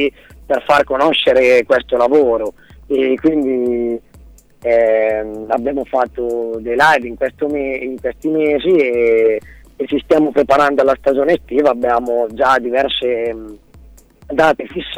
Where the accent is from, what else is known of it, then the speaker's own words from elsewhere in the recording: Città di Castello, Umbria, Italy; noi siamo di Città di Castello, in provincia di Perugia